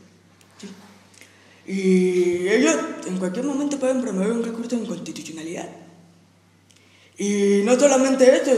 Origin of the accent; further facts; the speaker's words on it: Mexico; como nosotros, como mexicanos, como simples ciudadanos, podemos promover un amparo